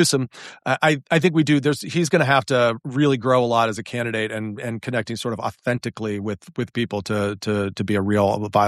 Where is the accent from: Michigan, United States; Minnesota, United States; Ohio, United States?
Ohio, United States; John Glenn that, right? from my home state of Ohio.